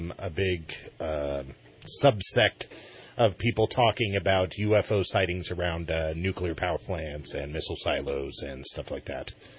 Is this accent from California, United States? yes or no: yes; California, United States; I am from California, and as you know, everybody from California surfs, you know, and that's what I do. I live about 5 hours from the ocean, but of course I surf.